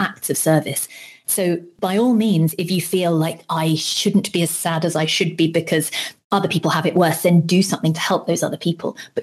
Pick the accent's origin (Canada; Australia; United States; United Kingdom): United Kingdom; I'm British